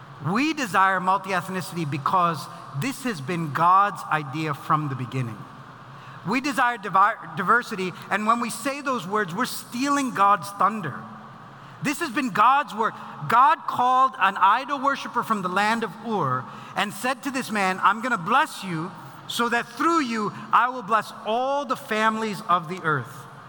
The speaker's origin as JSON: {"language": "English", "country": "India", "said": "I have brown skin. Like I'm an Indian from India."}